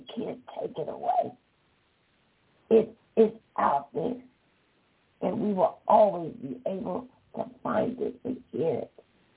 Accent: the South, United States; Again, like I grew up in the South, you got to be home before the street lights come on.

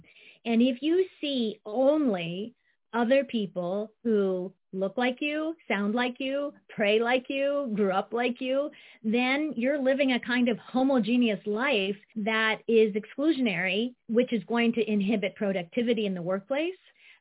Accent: Ohio, United States; also born or lived in Japan; I grew up in a very conventional, smallish town life in Ohio

